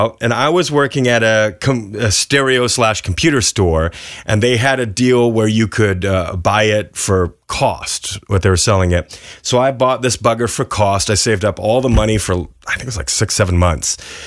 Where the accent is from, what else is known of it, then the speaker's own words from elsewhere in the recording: Texas, United States; also born or lived in Michigan; she ran straight to Texas on divorce when I was about 3. So I was raised in Texas, elementary, junior high school, la, la, la, la, la. But I would come up to Michigan about 3 weeks to 5 weeks a year.